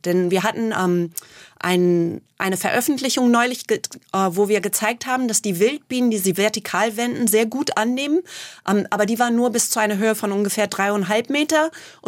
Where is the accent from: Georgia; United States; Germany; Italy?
United States; ich komme aus den USA, wo wir riesen Monokulturen haben. Da kann man eine Stunde fahren und man sieht nur Mais und Soja.